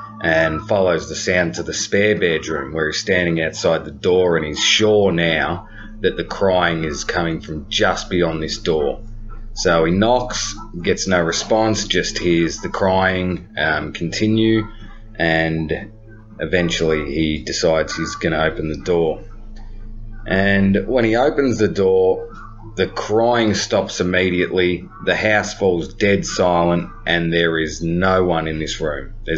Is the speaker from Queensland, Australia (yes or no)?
no; Melbourne, Victoria, Australia; I'm from Melbourne, Australia.